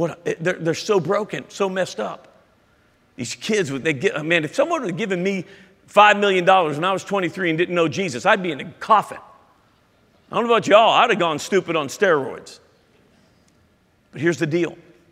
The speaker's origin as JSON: {"language": "English", "region": "California", "country": "United States", "said": "Well, I'm from California. That offends me."}